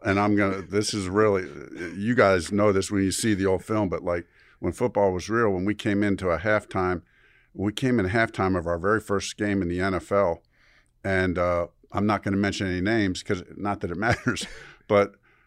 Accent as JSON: {"language": "English", "town": "Chicago", "region": "Illinois", "country": "United States", "said": "I'm from Chicago, you know, was in Chicago for a long time."}